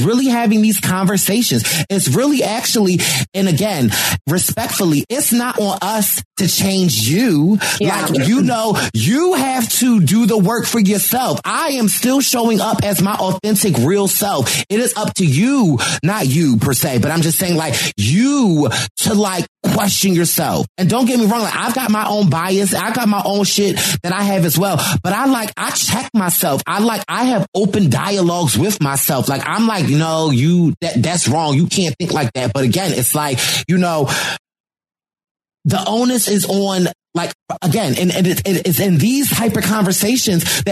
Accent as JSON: {"language": "English", "town": "Philadelphia", "region": "Pennsylvania", "country": "United States", "said": "I'm from Philly. Like, I had to fight my life."}